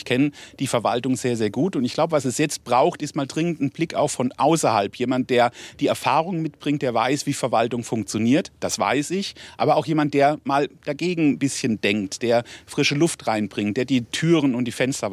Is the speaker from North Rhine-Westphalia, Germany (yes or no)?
no; Mannheim, Baden-Württemberg, Germany; Ja, Mannheim ist meine Heimat.